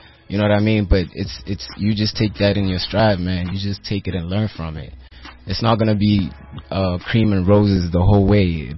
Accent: Butterworth, Eastern Cape, South Africa; But I hail from Eastern Cape. Yeah. Butterworth.

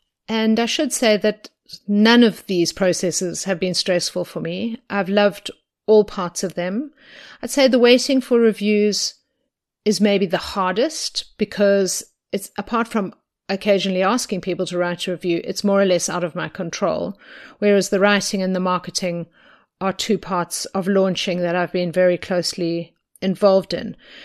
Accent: South Africa; now in United States; growing up in South Africa, the terrible leaders that we had at the time

